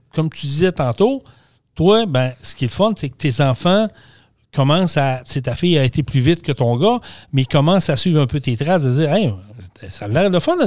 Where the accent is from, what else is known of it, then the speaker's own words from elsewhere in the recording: Vallée-Jonction, Quebec, Canada; moi, je suis natif de Vallée-Jonction.